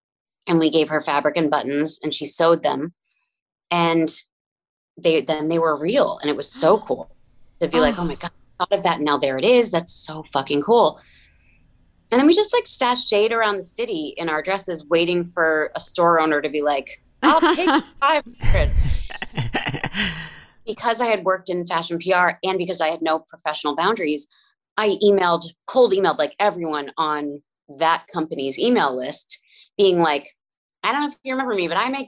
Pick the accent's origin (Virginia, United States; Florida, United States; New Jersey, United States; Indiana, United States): New Jersey, United States; I had a neighbor growing up in New Jersey.